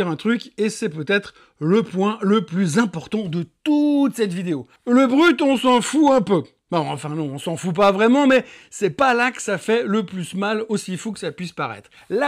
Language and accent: French; Switzerland; on rentre à la maison, maison chez nous en Suisse